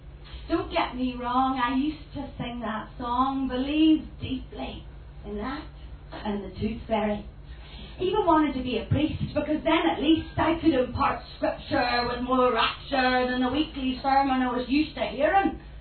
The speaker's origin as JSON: {"language": "English", "town": "Omagh", "region": "Northern Ireland", "country": "United Kingdom", "lives_now": "London, United Kingdom", "said": "Hello, I'm originally from Omagh and I live in London at the moment"}